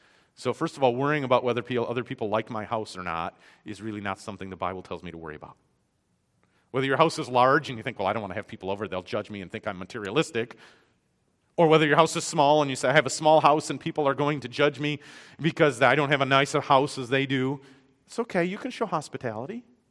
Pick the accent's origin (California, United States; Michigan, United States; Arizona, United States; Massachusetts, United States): Michigan, United States; Growing up in Michigan, we had this expression, up north, which basically meant anywhere north of where you live.